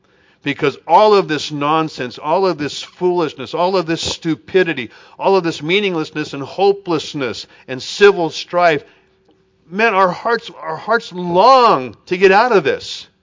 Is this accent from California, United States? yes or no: yes; Riverside, California, United States; I grew up in Riverside in the 1950s and 60s.